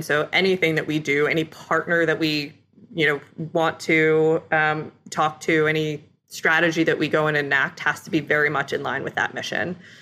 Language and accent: English; Ithaca, New York, United States; I grew up in Ithaca, New York area.